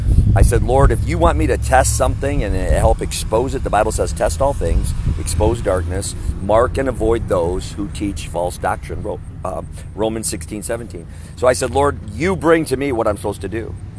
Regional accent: Wisconsin, United States; So, and I'm from Wisconsin originally, so I'm used to sub-zero.

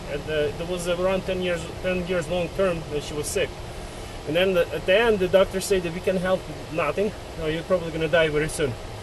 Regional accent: Washington, United States; I'm from Washington, and in Olympia we have those hearings and the new laws

